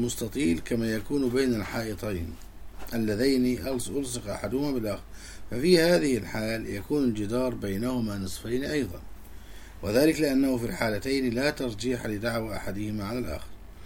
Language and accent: Arabic; Egypt; وعندنا في مصر يعني معروفا في عرف الناس